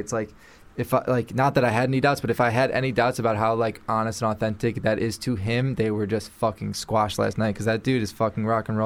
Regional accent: Chicago, Illinois, United States; I grew up in Chicago. Everyone goes to Chicago, you know?

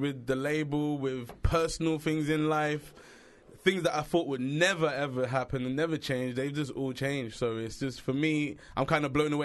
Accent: London, United Kingdom; I'm from South London.

